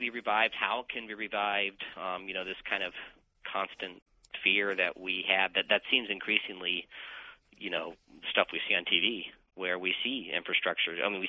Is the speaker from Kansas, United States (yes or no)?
yes; Kansas, United States; I grew up in Kansas, so we called them crawdads.